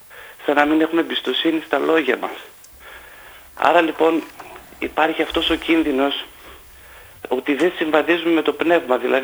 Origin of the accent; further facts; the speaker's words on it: Thessaloniki, Central Macedonia, Greece; είμαι από Θεσσαλονίκη